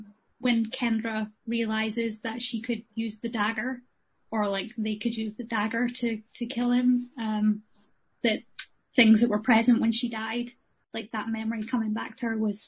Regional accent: Scotland, United Kingdom; first language English; my native language is technically English. However, Scottish people have their own version of English.

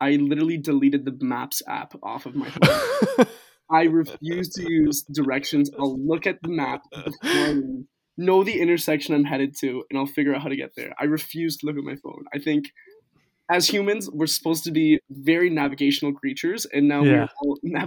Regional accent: Markham, Ontario, Canada; I'm in York region as well. I'm like born and raised Markham boy.

